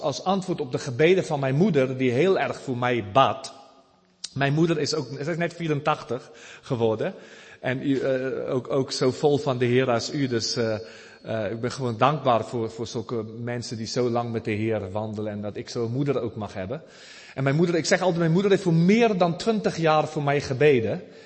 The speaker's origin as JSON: {"language": "Dutch", "country": "South Africa", "tie": "born or raised there", "said": "Ik ben geboren in Zuid-Afrika. Vertel ik even van Nederlandse ouders. En ik ben daar opgegroeid, naar school gegaan."}